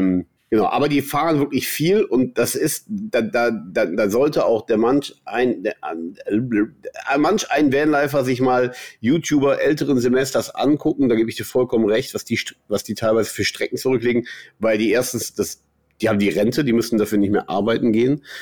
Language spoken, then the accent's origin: German; Rhineland, Germany; Also meine Verbindung als Rheinländer